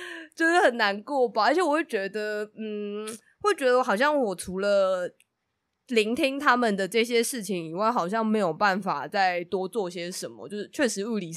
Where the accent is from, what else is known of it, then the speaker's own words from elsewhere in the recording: Taiwan; 然后我也是觉得身为台湾人有种自己的印象被更新了的感觉